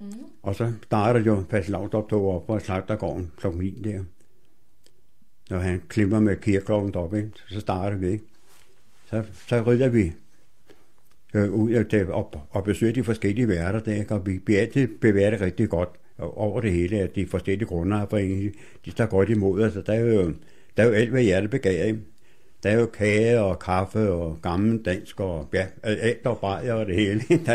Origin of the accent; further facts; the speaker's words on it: Veksø, Capital Region of Denmark, Denmark; Jeg var barnefødt i Veksø, ikke?